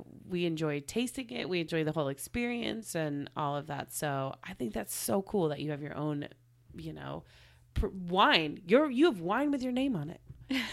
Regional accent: Oklahoma, United States; Chris and I were talking about that because we're from Oklahoma originally, and every time we go back, it just feels kind of like familiar, but it doesn't feel like home anymore.

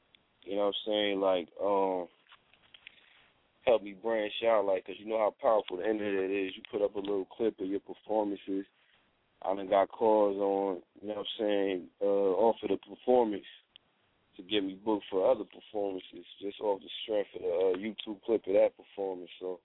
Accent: New Jersey, United States; A lot of artists in Jersey, like, I'm from Jersey, so it's like we naturally, like, we just get together and we make music.

